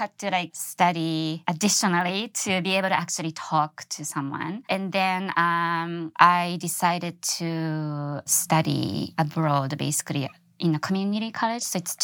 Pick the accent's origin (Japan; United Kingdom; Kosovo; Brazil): Japan; English is a second language; now in United States; So I grew up in Japan, and it was a very small town.